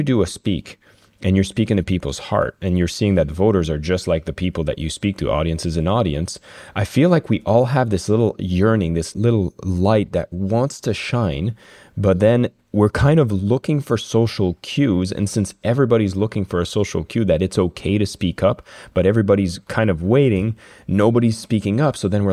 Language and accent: English; Canada; Like, I'm a Canadian, but politics happens in some capacity where there is democracy in a similar way.